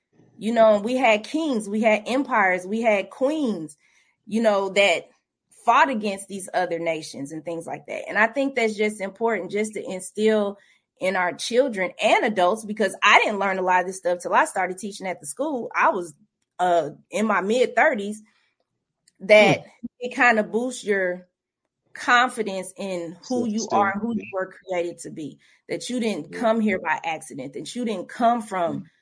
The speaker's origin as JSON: {"language": "English", "town": "Grandview", "region": "Missouri", "country": "United States", "tie": "born or raised there", "said": "I grew up in Kansas City, in Grandview, actually. Okay. I never had a Black teacher."}